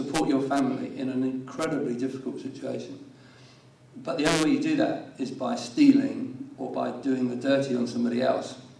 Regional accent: Brighton, South East England, United Kingdom; just a sense of this being my hometown and saying, what could we do with that? And, you know, it's a shock when you realise that actually there is real need in a city like Brighton.

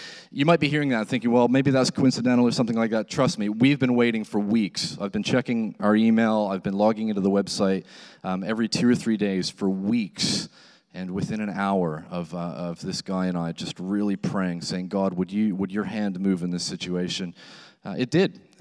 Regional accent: Canada; even though she's married to me and I'm Canadian

